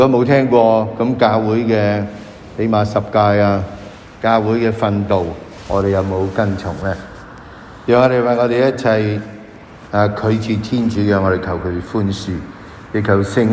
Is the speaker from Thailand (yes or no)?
no; China; 你知道希伯来人呢不好像我们中国人那样堂兄弟、表兄弟，总之全部都是叫兄弟。